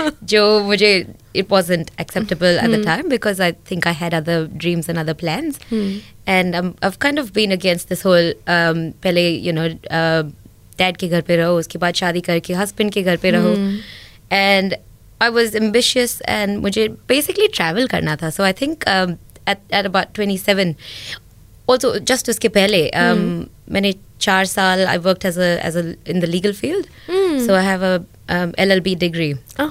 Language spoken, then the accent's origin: English; Mumbai, Maharashtra, India; also born or lived in Delhi; I'm from Bombay, or Mumbai as it is now known. I've spent most of my life living in Bombay. Sirf ek saal Delhi mein maine spend kiya hai.